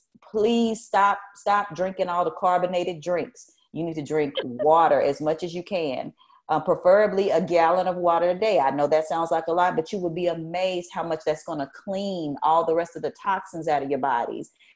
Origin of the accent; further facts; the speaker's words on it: Oklahoma, United States; I'm from Oklahoma, born and raised, and we have a lot of windmills that produce energy.